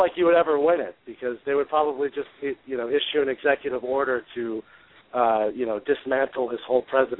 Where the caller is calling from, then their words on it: Virginia, United States; Hi, Dean. I'm calling from Virginia.